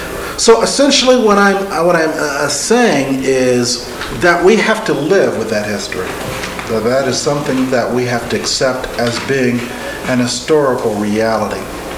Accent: Newark, New Jersey, United States; I grew up in the Northeast, in Newark, New Jersey. On my block where I grew up, we had some African Americans from the South in the house next door to us.

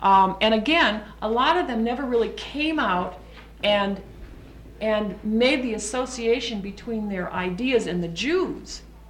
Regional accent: Minnesota, United States; I'm from Minnesota, and I like Dave Durenberger.

